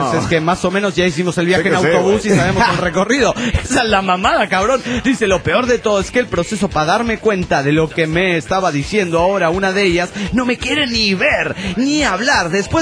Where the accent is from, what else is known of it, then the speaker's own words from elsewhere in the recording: Managua, Nicaragua; de Managua, Nicaragua.